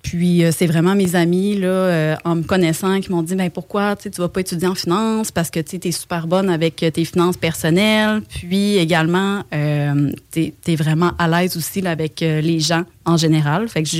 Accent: Rimouski, Quebec, Canada; now in Quebec City, Canada; Premièrement, je viens de Rimouski. Ensuite de ça, je voulais vraiment m'en venir à Québec.

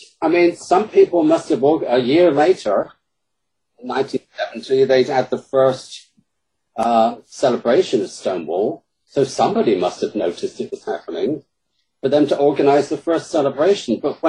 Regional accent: United Kingdom; accent: British; And my British accent in Chicago works wonders.

